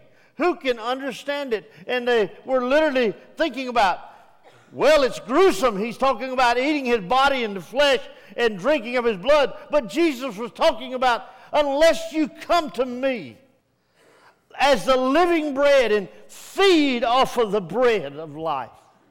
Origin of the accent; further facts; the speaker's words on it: Texas, United States; Now, growing up in East Texas, we used to have tomato fields, we had cotton fields down there, corn fields, and everything.